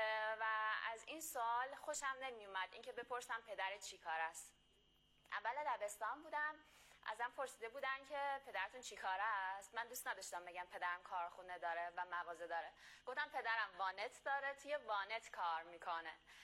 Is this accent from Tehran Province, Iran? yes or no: yes; Tehran, Tehran Province, Iran; born there; متولد مهر 1371، در تهران به دنیا آمدم.